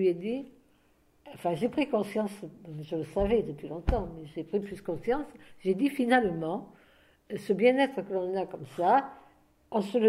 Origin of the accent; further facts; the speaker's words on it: Nîmes, Occitanie, France; cet olivier, c'est on est de la Provence, hein. On est né à Nîmes et voilà. Et donc ça nous rappelle davantage pour nous la Provence, le coin où nous vivions.